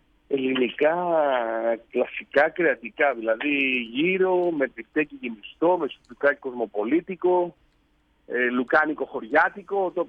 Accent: Greece; moved away as an adult; now in Spain; Από το 97 εγώ έφυγα από Ελλάδα και πήγα στην Ισπανία και άνοιξα το πρώτο ιδιωτικό ταβέρνα στην Ισπανία.

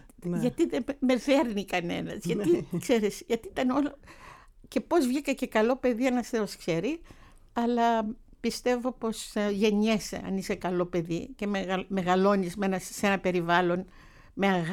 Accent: Suez, Egypt; Εγώ μεγάλωσα στο Σουέζ, ναι.

